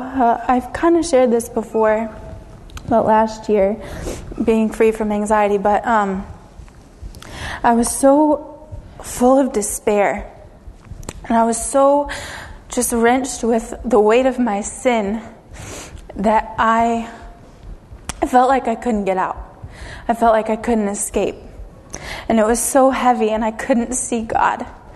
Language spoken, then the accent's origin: English; Elmira, New York, United States; I am originally from Elmira, New York, born and raised.